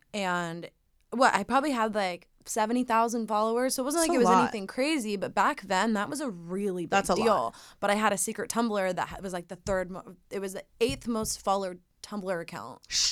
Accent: Laguna, California, United States; And despite growing up in Laguna, whatever.

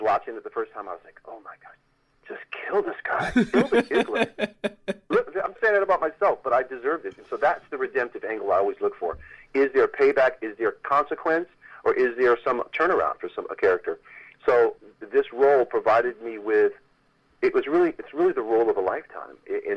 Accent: New York, United States; I'm from New York, the New York area

